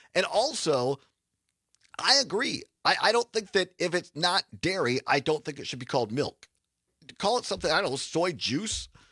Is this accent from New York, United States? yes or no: no; Wisconsin, United States; And I was just lonesome from Wisconsin.